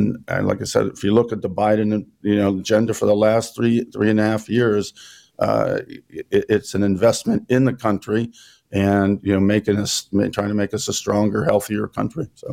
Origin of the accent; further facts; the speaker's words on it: Pittsburgh, Pennsylvania, United States; when I tell people I'm from Allegheny County, Pittsburgh